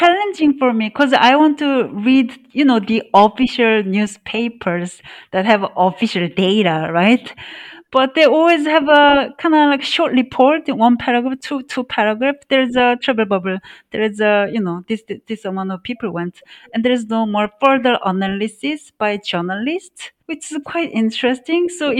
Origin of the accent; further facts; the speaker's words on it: Seoul, South Korea; English is a second language; I mean, I'm from Seoul, so no offense to Seoul.